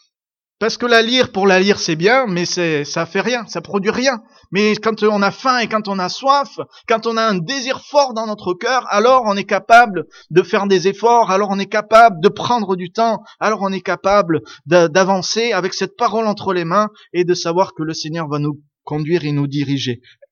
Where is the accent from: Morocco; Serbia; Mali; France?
France; nous, en tant que Français connus par le monde